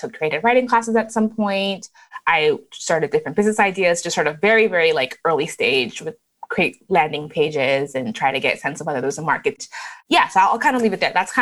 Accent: Canada; also born or lived in Lagos, Nigeria; So I was born in Nigeria in Lagos and left when I was pretty young. We moved to Canada. And while in Canada, we moved around to different cities.

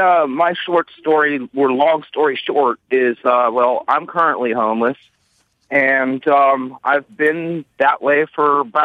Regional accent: California, United States; I'm from California, and I was evicted from my apartment with my family and my mom and dad

